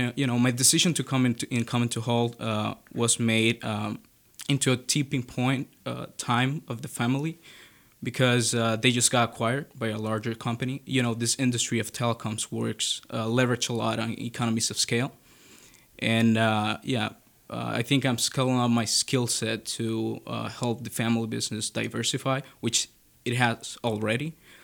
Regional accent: Dominican Republic; I'm from the Dominican Republic. I told you, most beautiful beaches

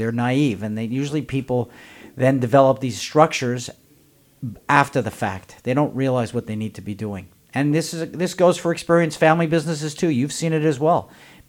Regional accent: Canada; now in United States; Growing up in Canada, everyone I talk to always says when there's a problem, the government will solve it

